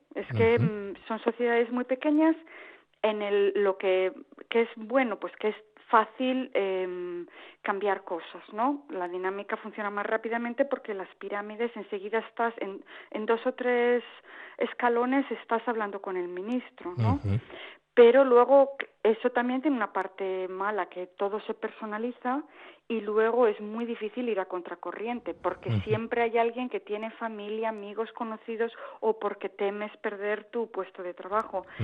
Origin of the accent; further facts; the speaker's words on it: Spain; moved away as an adult; Yo me fui de España, pues yo creo que hace más de 12 o 13 años. Me he ido bastantes veces y luego he vuelto, ¿no? Para estudiar, para trabajar, etcétera. Pero lo que me empujó definitivamente a irme en el 2001 es pues razones personales